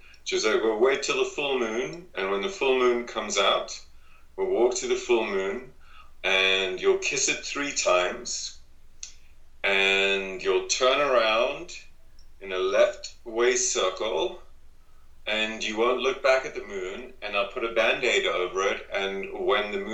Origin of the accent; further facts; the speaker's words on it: South Africa; I grew up in South Africa, a different country, and I grew up in a very strange political time in South Africa